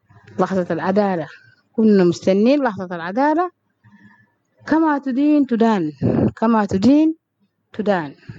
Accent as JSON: {"language": "Arabic", "region": "Darfur", "country": "Sudan", "said": "إحنا كشعب دارفوري"}